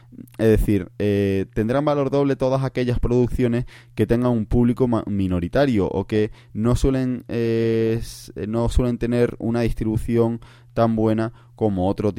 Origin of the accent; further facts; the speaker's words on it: Cádiz, Andalusia, Spain; yo soy de Cádiz